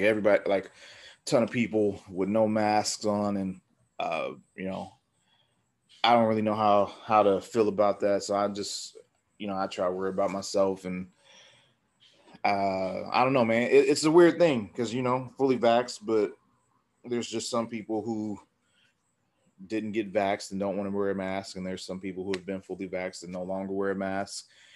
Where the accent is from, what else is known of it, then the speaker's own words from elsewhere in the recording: Dayton, Ohio, United States; now in Omaha, United States; I've been in Omaha, the Omaha area since 94, but I'm from Dayton, Ohio, if you didn't know.